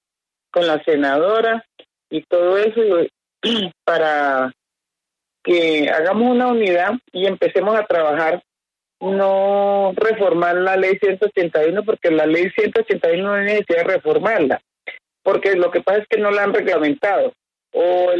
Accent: Colombia; Río fue el mejor momento de nosotros como colombianos.

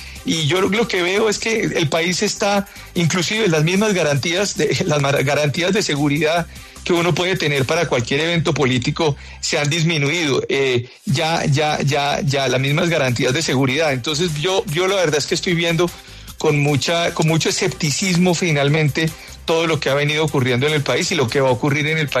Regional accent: Colombia; es la constancia de lo que yo vi como colombiano el día de ayer.

